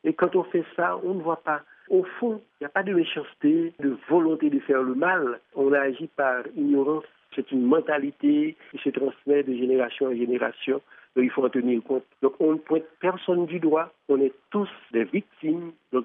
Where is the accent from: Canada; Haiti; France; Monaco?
Haiti; On est des Haïtiens, on connaît la réalité. Et puis, moi, étant donné que je suis prêtre